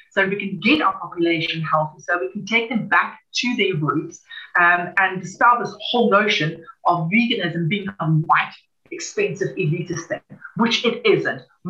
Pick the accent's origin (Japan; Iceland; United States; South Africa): South Africa; I come from South Africa, where there's a huge disparity between wealth and poverty